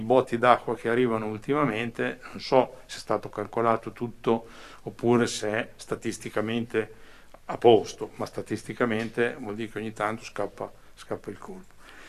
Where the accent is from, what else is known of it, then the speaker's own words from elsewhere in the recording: Campogalliano, Emilia-Romagna, Italy; Allora, noi che siamo di Campo Gagliano avremmo dovuto immediatamente dire allarme rosso.